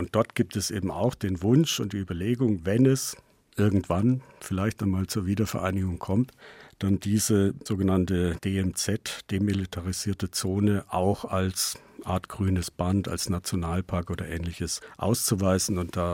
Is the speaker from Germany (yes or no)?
yes; Mitwitz, Bavaria, Germany; Ich habe damals im Bereich meiner Heimatgemeinde das Steinachtal bei Mittwitz kartiert.